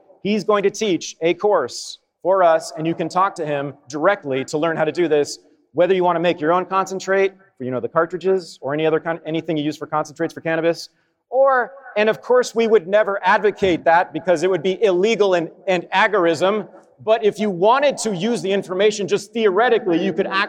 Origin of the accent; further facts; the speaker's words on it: Berkeley, California, United States; I was sitting in Berkeley just the other day, about a week ago. It's my hometown.